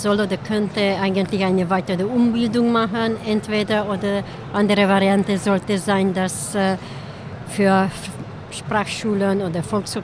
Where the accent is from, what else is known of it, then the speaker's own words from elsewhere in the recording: Hungary; German is a second language; now in Germany; Ich bin ungarisch, ja. Okay. Zurzeit in Bayern, aber ich komme aus Ungarn.